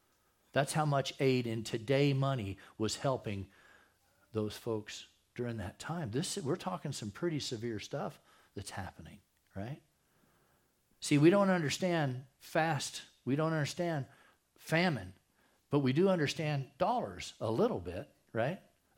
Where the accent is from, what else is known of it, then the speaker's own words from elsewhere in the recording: Texas, United States; moved away; I used to say when I moved here from Texas, I used to have to throw a handful of sand on my food to make it taste right